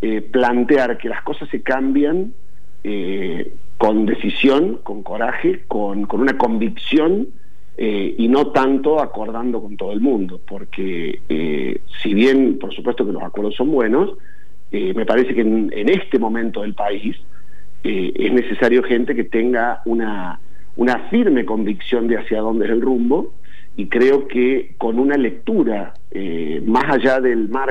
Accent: Córdoba, Argentina; Yo como cordobés

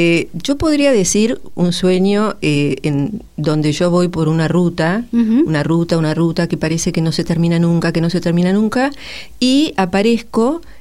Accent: Mar del Plata, Buenos Aires Province, Argentina; born there; Bueno, yo además nací en Mar del Plata.

